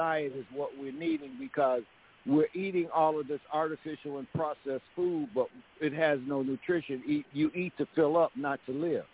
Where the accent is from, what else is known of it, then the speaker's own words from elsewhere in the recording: Chicago, Illinois, United States; now in DeKalb, United States; I just left DeKalb, Illinois, but I was raised in Chicago on the South Side